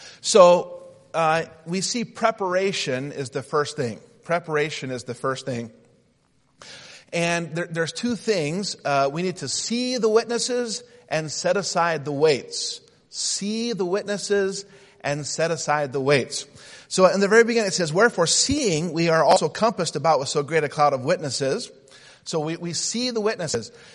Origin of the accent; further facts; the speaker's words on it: Utah, United States; And I came from Utah, and humidity was a new thing for me. Came out here, and I like to say that back where I was from, we breathed our air.